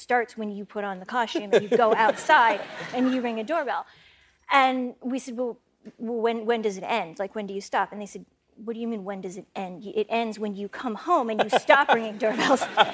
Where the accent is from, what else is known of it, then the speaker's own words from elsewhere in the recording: Shaker Heights, Ohio, United States; I was supposed to read in my hometown where the book is set, so I hope that they forgive me.